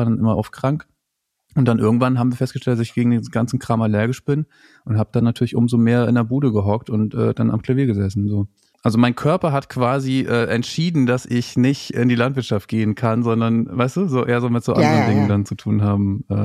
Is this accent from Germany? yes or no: yes; Lower Saxony, Germany; Nee, ich habe mich noch nie diskriminiert gefühlt als Ostfriese, weil wir lachen ja total gerne selber über diese Witze und erzählen sie auch selber.